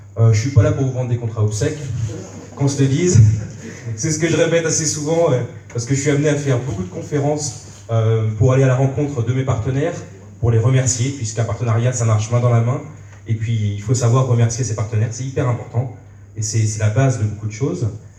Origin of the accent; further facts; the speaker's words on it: Saint-Malo, Brittany, France; 26 ans, je suis originaire de Saint-Malo, j'y suis né et j'y vis depuis toujours.